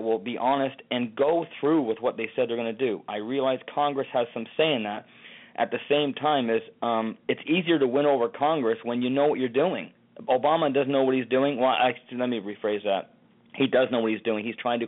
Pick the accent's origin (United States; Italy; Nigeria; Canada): Canada; You know, I'm from Canada originally